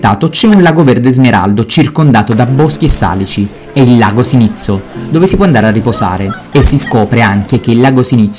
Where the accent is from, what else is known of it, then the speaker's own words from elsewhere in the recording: Abruzzo, Italy; Io sono nato in questi luoghi, ma non li ho mai visitati, e quello che segue è dunque il mio primo viaggio alla scoperta della mia terra, l'Abruzzo.